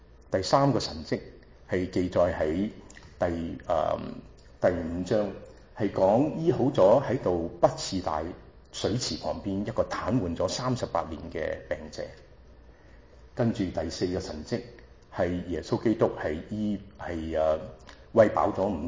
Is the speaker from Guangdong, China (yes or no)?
no; Shanghai, China; Cantonese is a second language; 就好似我哋上海人有一句话，我系上海人